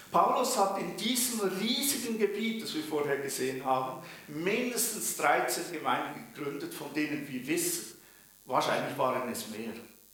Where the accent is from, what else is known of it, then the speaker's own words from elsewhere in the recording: Bern, Switzerland; Ich bin ja Berner.